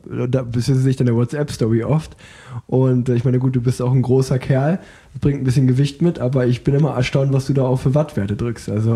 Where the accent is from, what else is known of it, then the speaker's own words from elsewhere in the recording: Unna, North Rhine-Westphalia, Germany; born there; Und ich komme ja gebürtig aus Unna